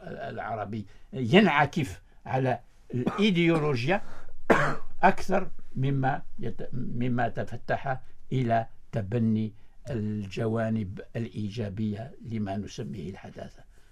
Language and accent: Arabic; Algeria; كما عشتها أنا نفسيا كجزائري نشأ بالجزائر وينتمي إلى اللغة العربية والثقافة العربية